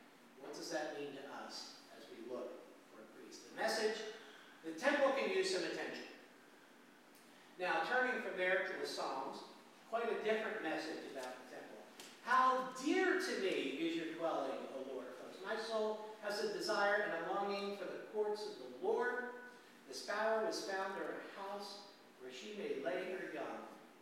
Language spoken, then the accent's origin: English; Florida, United States; Bonnie Jean and I come from Southwest Florida, Tampa, St. Petersburg area